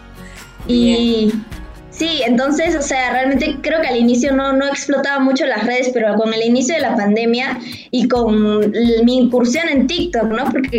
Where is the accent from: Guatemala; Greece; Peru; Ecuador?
Peru; yo siempre tuve la idea de poder llevar algo como nacional, como peruano, se podría decir, mi música